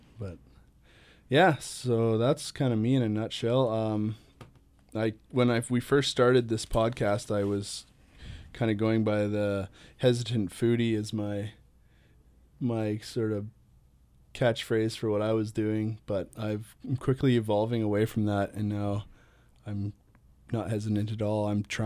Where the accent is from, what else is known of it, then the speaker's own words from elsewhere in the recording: Union Bay, British Columbia, Canada; Yeah, I'm born and raised in the Comox Valley.